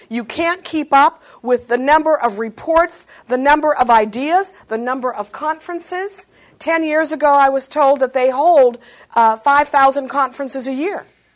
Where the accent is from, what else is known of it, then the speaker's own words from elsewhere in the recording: United States; Well, as an American, a real red-blooded American, I disagree.